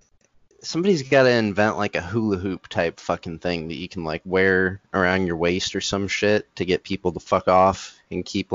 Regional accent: Massachusetts, United States; When I was like younger, I grew up in Massachusetts, cold as fuck.

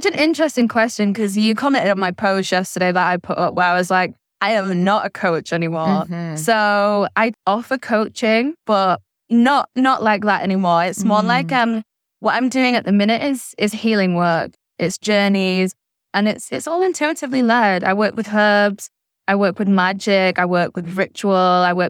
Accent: Manchester, North West England, United Kingdom; now in Sayulita, Mexico; And I've been here now since January, and I come from England. I'm from Manchester. I'm a Manchester lass, born and bred.

